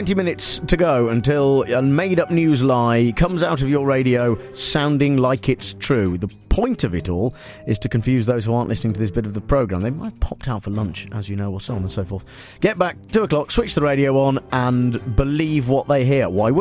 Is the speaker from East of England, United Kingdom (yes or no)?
no; Nuneaton, West Midlands, United Kingdom; I went to do a book signing in my hometown of Nuneaton.